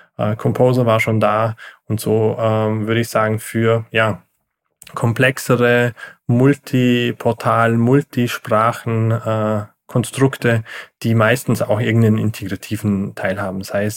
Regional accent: Austria; also ich komme aus Österreich. Wir sitzen hier am Bodensee in dem Dreiländereck Deutschland, Schweiz, Österreich und es ist sehr touristisch geprägt, aber auch sehr von der Industrie geprägt, die aber sehr international tätig ist.

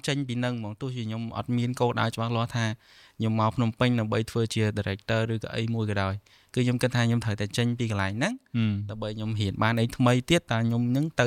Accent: Banteay Meanchey, Cambodia; ហើយខ្ញុំមកពីខេត្តទីមានជ័យហើយតាមដែលខ្ញុំរៀនគឺនៅសាលាសិរីភ័ណ្ឌហ្នឹង

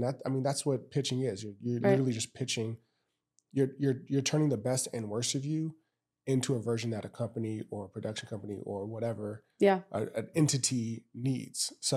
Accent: Los Angeles, California, United States; And we're just talking about like growing up in Los Angeles, football culture.

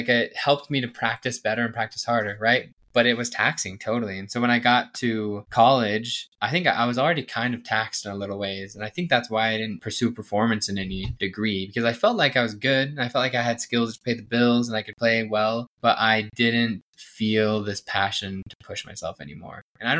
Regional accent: Texas, United States; I come from Texas, and Allstate there is kind of a big deal

